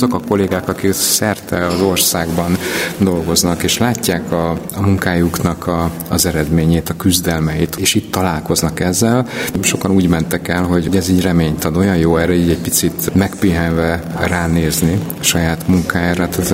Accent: Budapest, Hungary; amikor a 9. kerületben nőttem fel, cigányok között mindent megéltem

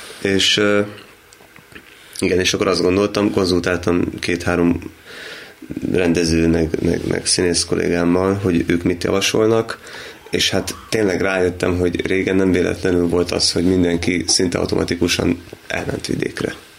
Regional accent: Budapest, Hungary; mondom ezt úgy, hogy pesti vagyok, és akkor elhúzok Szegedre

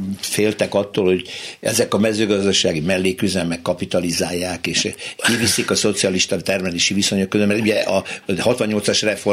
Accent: Hódmezővásárhely, Csongrád-Csanád, Hungary; egyébként egy Hódmezővásárhelyről származom, hogy ez a mezővárási vidék, ez egyébként gazdag volt

